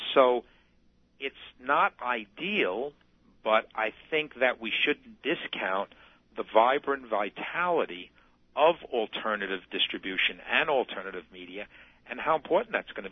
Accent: New York, United States; Well, I'm from New York, number one.

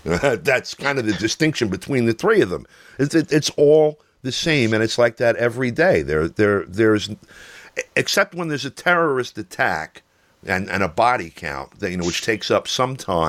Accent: New York, United States; And, you know, we're from New York. We know him going back quite a ways

